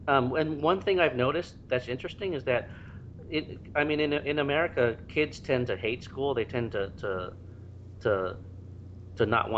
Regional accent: Fremont, California, United States; But that was the case in my experience when I grew up in Fremont, California.

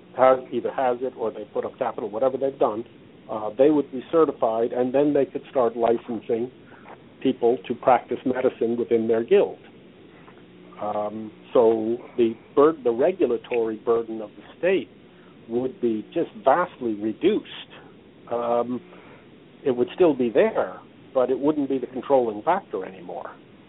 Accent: Texas, United States; I certainly, as a Texan, would not like to be forced to sue my insurance company in Delaware.

